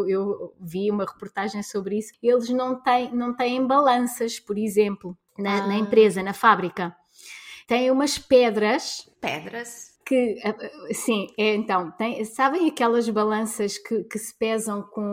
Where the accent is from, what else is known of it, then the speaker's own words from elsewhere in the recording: Lisbon, Portugal; eu sei que quando vou ao Porto, eu sou de Lisboa, quando vou ao Porto, eu sei que tenho que adaptar um pouco às vezes os nomes porque são diferentes.